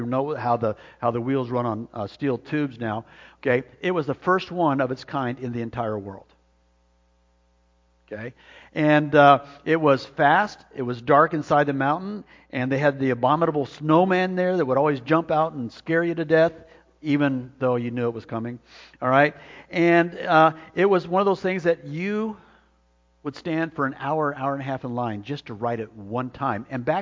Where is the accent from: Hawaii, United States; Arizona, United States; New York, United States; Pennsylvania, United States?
Arizona, United States; Most of you know that I grew up in Arizona, and so it was just a few hours' drive to Disneyland.